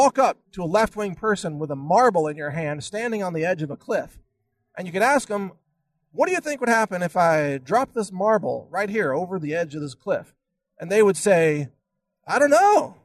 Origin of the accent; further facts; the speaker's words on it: United States; They wouldn't let me vote because I'm an American. I get to vote in America.